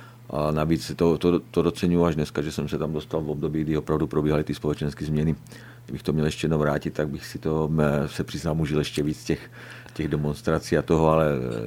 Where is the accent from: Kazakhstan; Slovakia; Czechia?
Slovakia; Bytča, Žilina Region; jsem rodák z Bytča, ale jak říkáte, hluboký totalismus, porodnice byla jenom jedna v okresním městě, tak jsem se narodil v Žilině.